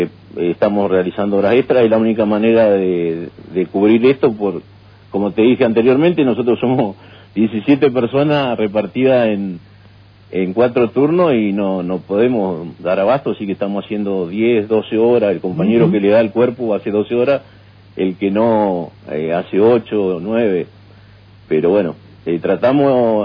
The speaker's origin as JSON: {"language": "Spanish", "town": "Comodoro Rivadavia", "region": "Chubut", "country": "Argentina", "said": "Y la mayoría somos de Comodoro, o sea, sufrimos hace poco tiempo el viento, sufrimos la lluvia"}